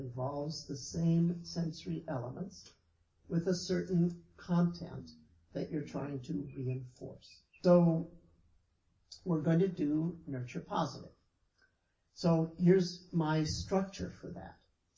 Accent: Los Angeles, California, United States; because I grew up in Los Angeles, and half of Los Angeles is not born in America. They're Mexicans.

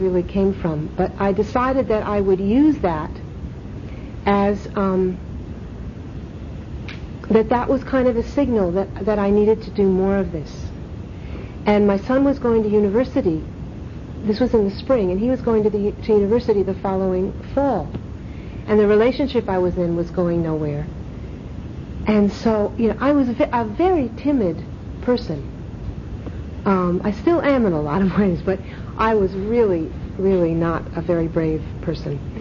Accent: United States; I'm from the States originally, and spent some time in the States feeling lost.

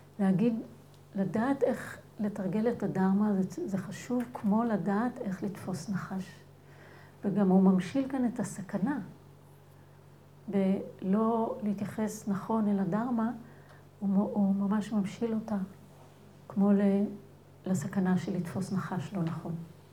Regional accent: Northern District, Israel; כשהייתי קטנה בקיבוץ, גדלתי בקיבוץ בצפון

